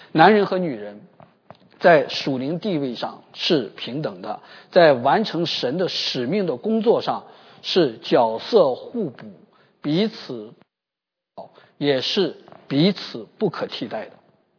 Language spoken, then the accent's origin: Chinese; China; 甚至在教会当中造成那种叫我们中国人很熟悉的叫做路线斗争式的那种割裂